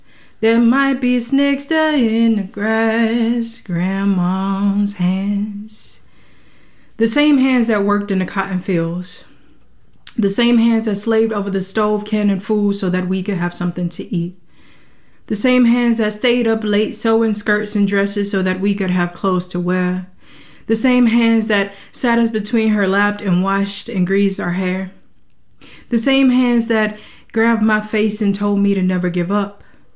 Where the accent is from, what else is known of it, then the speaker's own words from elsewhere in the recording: Georgia, United States; I'm a poet from South Georgia.